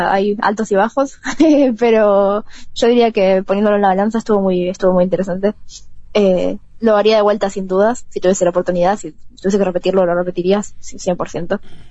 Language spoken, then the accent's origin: Spanish; Uruguay; yo soy uruguaya